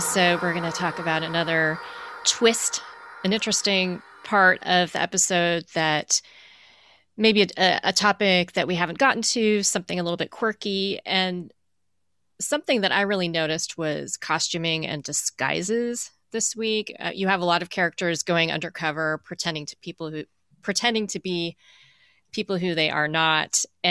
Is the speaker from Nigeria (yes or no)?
no; California, United States; I'm from California, and one of the first trips my family took to the East Coast, my mom was so worried we were going to freeze